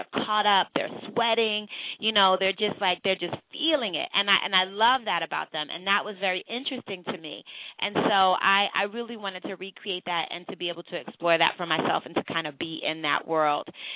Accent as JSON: {"language": "English", "town": "Philadelphia", "region": "Pennsylvania", "country": "United States", "said": "I'm from Philadelphia. We live now in the New Jersey area"}